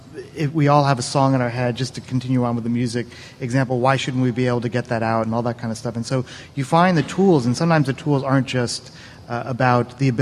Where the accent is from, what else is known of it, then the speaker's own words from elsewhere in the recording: Princeton, New Jersey, United States; Actually, I grew up in Princeton.